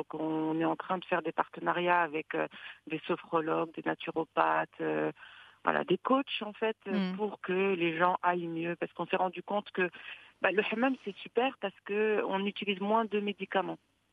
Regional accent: Morocco; moi, je suis berbère, je suis le Hajj, je viens du sud du Maroc.

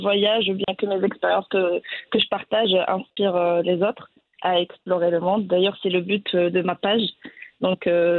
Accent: Morocco; moved away as an adult; now in France; Et quand j'ai quitté le Maroc pour faire mes études en France, en 2014, j'ai laissé cette envie de découvrir le max d'endroits de côté pour me concentrer sur mes études.

